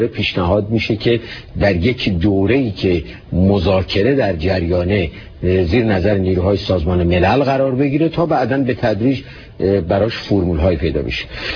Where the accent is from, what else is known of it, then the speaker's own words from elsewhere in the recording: Iran; نه فقط به دلیل اینکه ما ایرانی هستیم